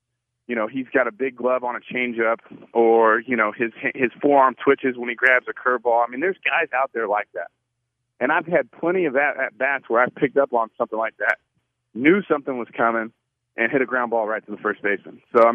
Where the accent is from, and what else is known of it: Houston, Texas, United States; born or raised there